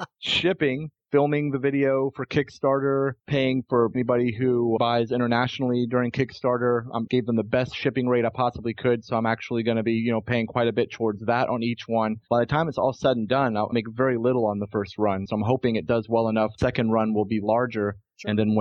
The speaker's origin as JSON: {"language": "English", "region": "Virginia", "country": "United States", "said": "Unfortunately, none of these cons are really close to my home state of Virginia."}